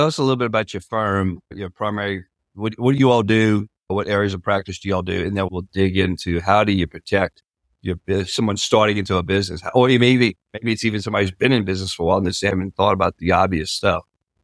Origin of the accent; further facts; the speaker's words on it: New Orleans, Louisiana, United States; I'm from New Orleans